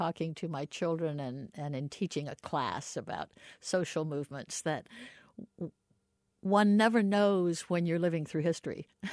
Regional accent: Orlando, Florida, United States; I grew up all over, but my grandparents lived here in Orlando. Mm-hmm. And so I was always back and forth here to Orlando, and most of my happy memories are from right here.

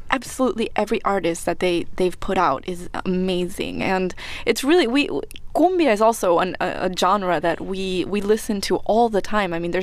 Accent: Buenos Aires, Argentina; This actually comes from my hometown of Buenos Aires, Argentina.

